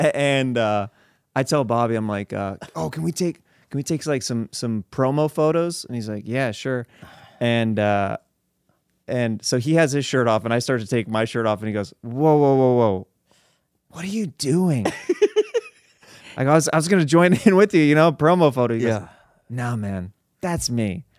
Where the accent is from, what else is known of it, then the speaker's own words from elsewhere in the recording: Kansas, United States; I'd never seen a hotel like this in my life. I'm from Kansas.